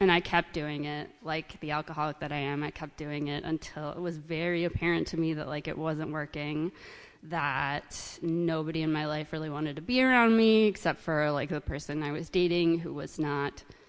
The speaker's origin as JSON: {"language": "English", "town": "Chicago", "region": "Illinois", "country": "United States", "tie": "born or raised there", "said": "So I am from Chicago. I grew up there."}